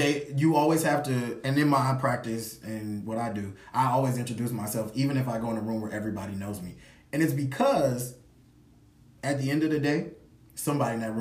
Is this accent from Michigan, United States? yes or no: no; Compton, California, United States; also born or lived in Watts / Inglewood; So, for instance, I'm from Compton, California, right? Grew up in Watts, grew up in Inglewood, grew up in L.A. I'm a kid of the city.